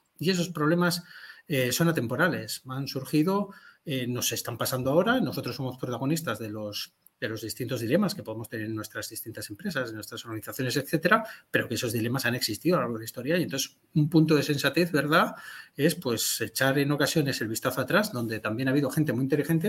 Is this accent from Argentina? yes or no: no; Zamora, Castile and León, Spain; aparte es un pequeño homenaje también a mi ciudad de origen. Yo nací en Zamora